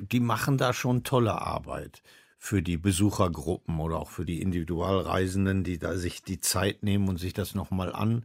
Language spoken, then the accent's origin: German; North Rhine-Westphalia, Germany; ich bin ein Kind des Ruhrgebiets